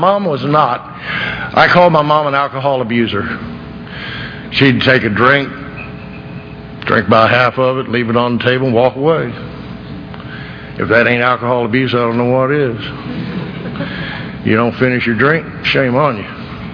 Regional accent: Chicago, Illinois, United States; also born or lived in Detroit; I was born in Chicago. I was born in Detroit, but we moved to Chicago because they hated Detroit, apparently.

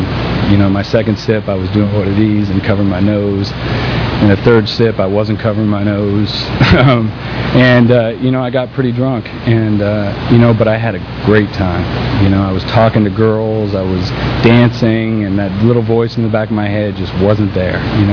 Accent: San Francisco, California, United States; you know, I got sober in San Francisco, and I grew up in San Francisco.

